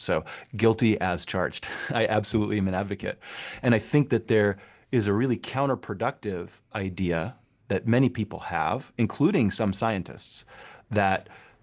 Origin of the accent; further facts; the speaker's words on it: Orem, Utah, United States; I'm a lifelong Utahan. I grew up in Orem.